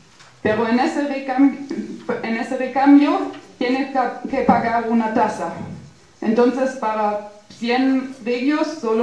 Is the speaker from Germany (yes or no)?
yes; Germany; Spanish is a second language; de Alemania. Estoy en Alemania trabajando desde un año